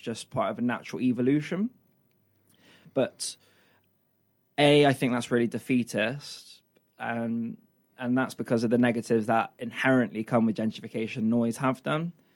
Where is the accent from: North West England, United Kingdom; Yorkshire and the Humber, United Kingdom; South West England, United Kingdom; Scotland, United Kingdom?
South West England, United Kingdom; Bristol; Whereas if they were new to Bristol, they say, "Where are you from?" I say, "Easton."